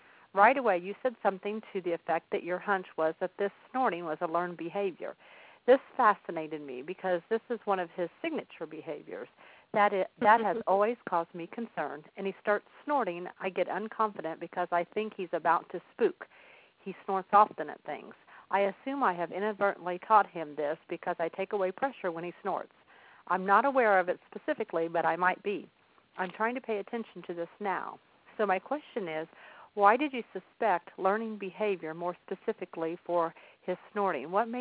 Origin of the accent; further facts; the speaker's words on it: Shirley, Indiana, United States; I'm your host … I'm from Shirley, Indiana.